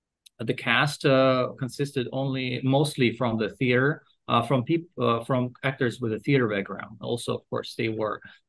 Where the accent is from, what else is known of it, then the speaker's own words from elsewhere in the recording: Hong Kong; I'm from Lingnan University and from Hong Kong.